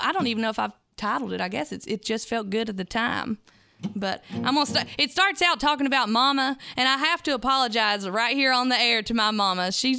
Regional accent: Cana, Virginia, United States; I grew up about a half a mile outside of North Carolina in Virginia, a little town called Cana, Virginia. And we don't even have a stoplight.

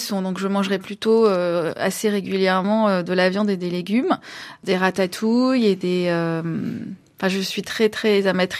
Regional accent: Marseille, Provence-Alpes-Côte d'Azur, France; Et adolescente, quand je disais que je venais de Marseille, c'était vraiment mal vu, en fait.

